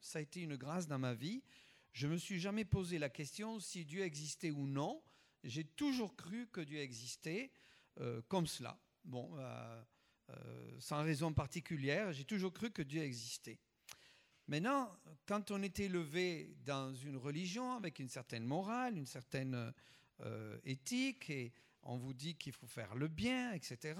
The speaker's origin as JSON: {"language": "French", "town": "Toulouse", "region": "Occitanie", "country": "France", "tie": "born there", "also_born_or_lived": "Cazes", "said": "Je suis né à Toulouse, et puis j'ai fait des études d'architecture ici à Toulouse. Mais avant, j'habitais Cazes dans le Tarn."}